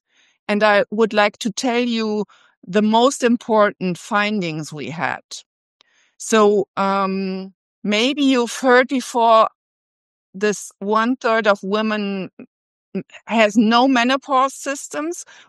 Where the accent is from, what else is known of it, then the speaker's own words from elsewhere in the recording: Berlin, Germany; I'm from Berlin, Germany, and I would like to tell you my perspective on why menopause is an important topic in the workplace.